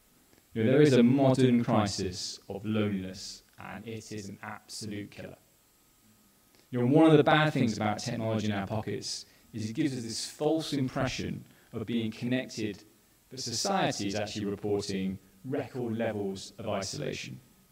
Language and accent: English; England, United Kingdom; You know, we are British. Sharing is hard. You know, I absolutely get that. And being one of the Englishmen in the room, I definitely get it, right?